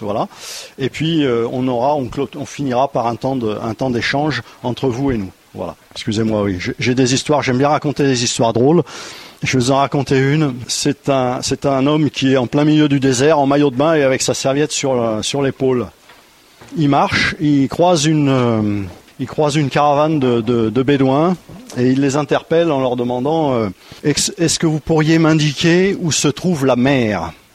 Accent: Saint-Étienne, Auvergne-Rhône-Alpes, France; Nous venons de Saint-Étienne.

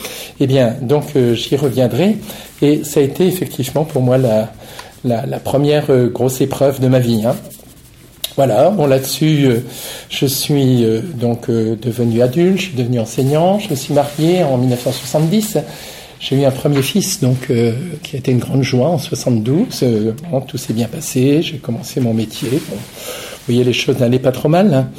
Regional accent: Brittany, France; born there; je suis né dans le Finistère en 1948, à une époque, vous voyez, où la religion était encore très traditionnelle. Et en fait, bon, j'avais des parents pratiquants

